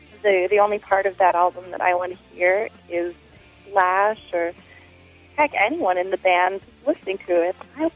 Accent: Pittsburgh, Pennsylvania, United States; I'm from Pittsburgh, Pennsylvania.

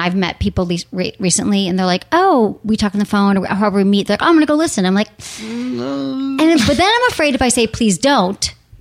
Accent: Midwest, United States; Like, I mean, I'm from the Midwest.

